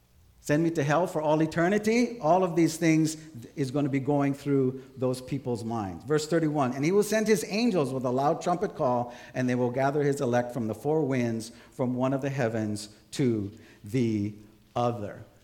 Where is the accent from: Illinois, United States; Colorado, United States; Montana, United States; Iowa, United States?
Montana, United States; I know that I'm originally from Montana, and on eastern Montana, they have wheat fields that go for miles.